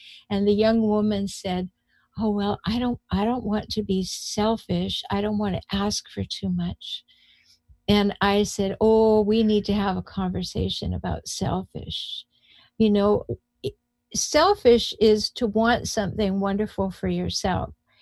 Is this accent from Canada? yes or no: yes; Canada; now in United States; I come from Canada. We do that a lot.